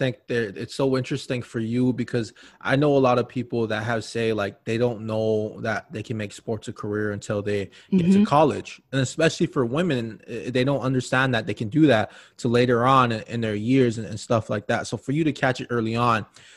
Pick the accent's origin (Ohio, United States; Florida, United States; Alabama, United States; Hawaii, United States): Hawaii, United States; And I'm originally from Hawaii. So to be totally honest, I heard of lacrosse, but it was something you saw on TV where they would play in high school, but I never personally saw it like at my high school or anywhere on the island.